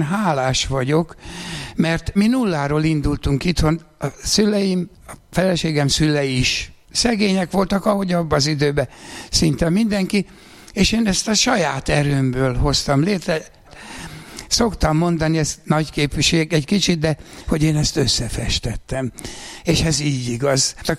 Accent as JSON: {"language": "Hungarian", "town": "Ráckeve", "region": "Pest", "country": "Hungary", "tie": "born or raised there", "said": "Az, hogy én Ráczkevén születtem, és ide visszaköltöztem, meg mindig is ráczkevei festő voltam"}